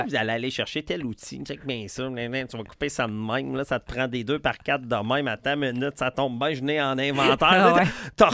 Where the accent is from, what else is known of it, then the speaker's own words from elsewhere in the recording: Baie-Saint-Paul, Quebec, Canada; je vais aller installer quelque chose à Baie-Saint-Paul, dans mon patelin d'enfance